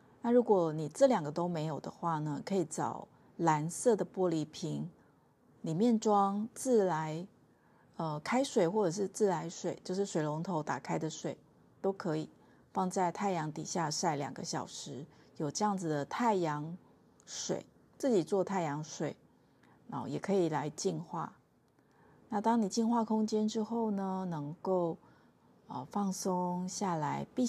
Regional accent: Taiwan; 定期的去报道我的家乡三重或者是云林

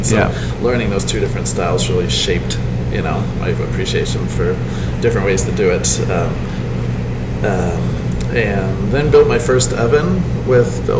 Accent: Fort Collins, Colorado, United States; So I grew up in Fort Collins, Colorado.

